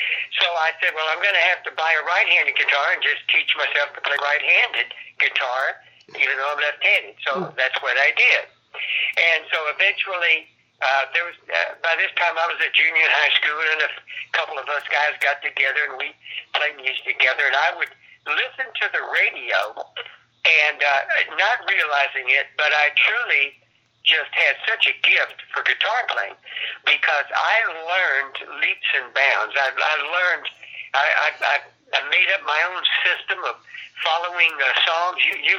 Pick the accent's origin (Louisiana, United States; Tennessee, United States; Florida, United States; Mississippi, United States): Louisiana, United States; Golden Meadow; born there; I was born down in the Bayou country of Louisiana. I was born in Golden Meadow, Louisiana. My mother was the full-blooded Cajun woman